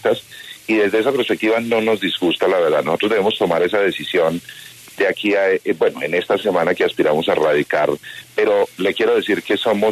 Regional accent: Colombia; de ser una persona como lo somos todos los colombianos.

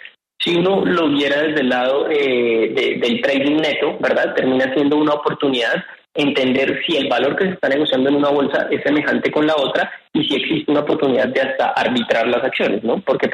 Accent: Colombia; probablemente como colombianos, a decir: tenemos acciones de Ecopetrol en Colombia

